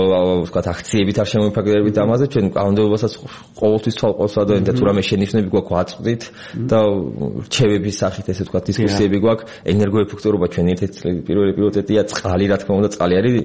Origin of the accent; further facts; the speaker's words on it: Tbilisi, Georgia; born there; თბილისი ჩემია, აქ დაბადებული ვარ, ჩვენი ეს თბილისი და იგივე ჩემი სახლია